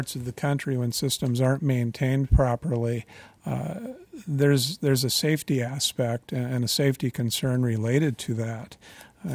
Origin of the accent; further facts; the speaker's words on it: Norway; accent: Norwegian; English is a second language; It doesn't work well with my Norwegian accent, apparently.